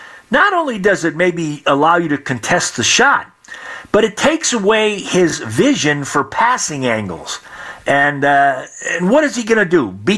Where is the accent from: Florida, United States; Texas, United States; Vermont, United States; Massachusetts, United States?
Massachusetts, United States; Chicopee; Well, Spalding is made in Chicopee, Massachusetts.